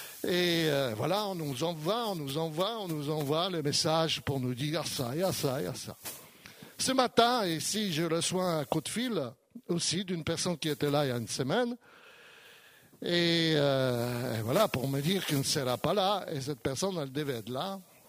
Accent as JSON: {"language": "French", "country": "France", "said": "Chez nous, en France, l'Église est séparée donc de l'État depuis 1905."}